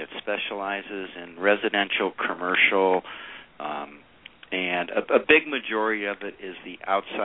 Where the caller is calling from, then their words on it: Lansing, Michigan, United States; Calling from our Lansing, Michigan office, actually.